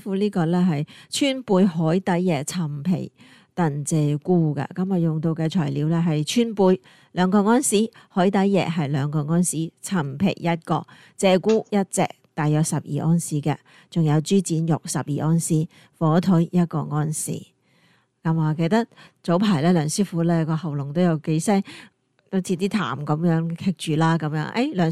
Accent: Guangdong, China; 我哋广东人

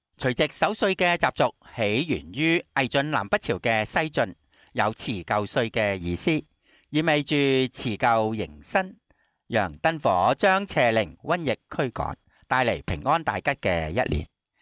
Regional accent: Hong Kong; 我哋香港人咧都好兴咧

